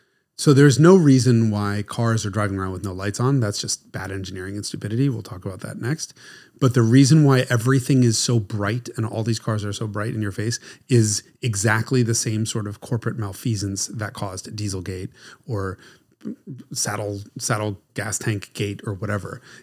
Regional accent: New York, United States; And I'm a New Yorker

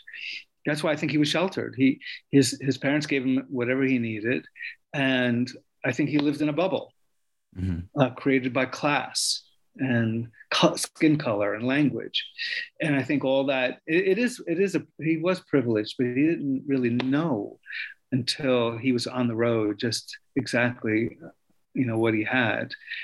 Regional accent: New York, United States; But as a young Puerto Rican, you know, growing up in New York, he was a hero, as was the Cuban Revolution

